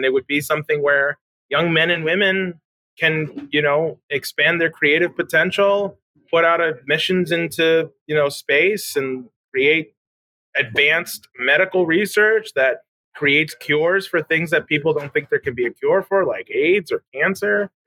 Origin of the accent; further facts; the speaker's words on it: New York, United States; born there; my parents are both Salvadorian. I was born in the Bronx